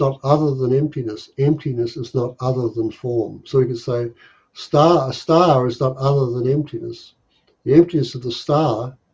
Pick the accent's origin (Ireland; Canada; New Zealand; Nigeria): New Zealand; Tokoroa, Waikato; So when I was growing up in New Zealand, I grew up in a small town called Tokoroa, and it was cold.